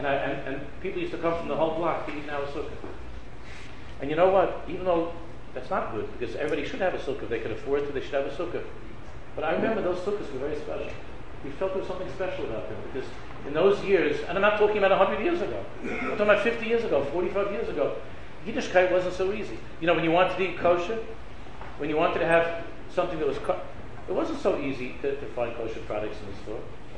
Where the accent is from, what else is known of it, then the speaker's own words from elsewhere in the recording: Queens, New York, United States; when I was growing up in Queens, 50 years ago, in my neighborhood, where I lived, there were probably, I would say, 300 Orthodox families where I lived. It's a place called Hillcrest in Queens